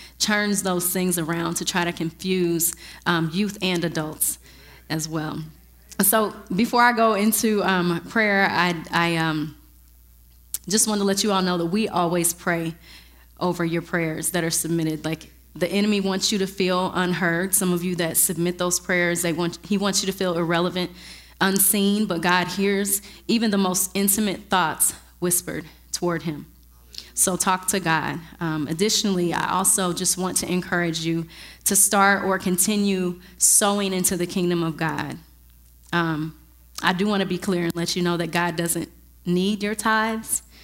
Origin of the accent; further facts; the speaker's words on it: Georgetown, Illinois, United States; I am originally from Georgetown, Illinois, and I really have a huge family.